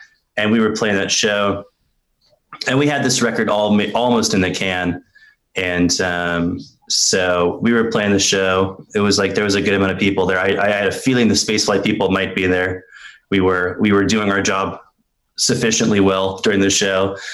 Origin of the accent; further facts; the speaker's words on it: San Antonio, Texas, United States; also born or lived in Dallas / Austin; I grew up there for a good long time. San Antonio was cool. Got a lot of formative experiences and years in there. And I moved to Austin when I wa